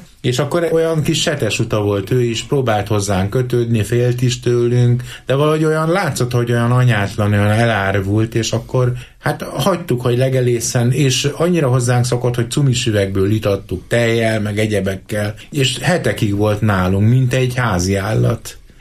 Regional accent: Gyöngyös, Heves, Hungary; Egy nagyon különleges keresztmetszet Gyöngyös, az én szülővárosom, ahol pillantásoktól függ, hogy éppen síkvidéket vagy hegyvidéket látsz.

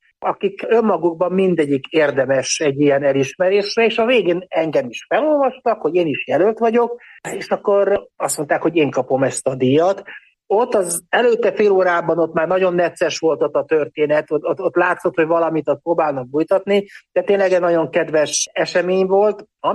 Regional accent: Partium, Romania; Valójában nekem a gyökerek azok Erdélyből indultak. Tehát én egy olyan helyen nőttem fel, ahol a Partiumban, ahol különböző etnikumok együtt éltek, tehát együtt nőttünk fel, rutén, ukrán, orosz, román, cigány, zsidó emberekkel

